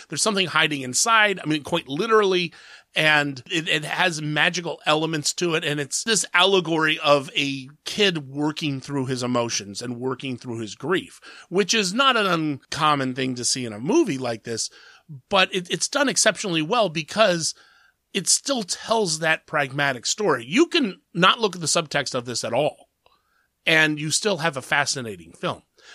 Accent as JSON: {"language": "English", "country": "United States", "said": "as an American, you're always looking at World War II as the effect on America."}